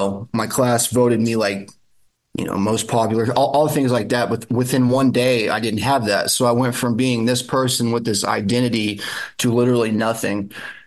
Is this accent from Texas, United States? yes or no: yes; Austin, Texas, United States; also born or lived in Houston / Lubbock; Yeah, born and raised. I still live in the suburbs of Austin now, Pflugerville. But yeah, other than a little hiatus in Houston and Lubbock, I've lived in Austin area my whole life.